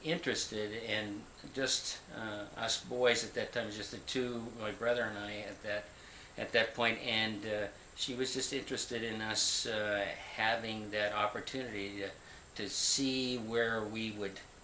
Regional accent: Pittsburgh, Pennsylvania, United States; I was born in 1936 in Pittsburgh, Pennsylvania. This is where I grew up

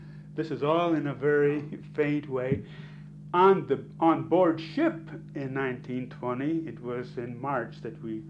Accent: Guardavalle, Calabria, Italy; born there; English is a second language; Well, I was born in Guardavalle, and it was a small town in southern Italy.

